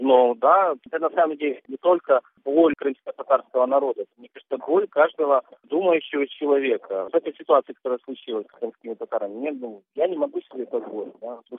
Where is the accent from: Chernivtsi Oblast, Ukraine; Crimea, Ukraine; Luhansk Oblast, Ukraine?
Crimea, Ukraine; я вообще крымский татарин.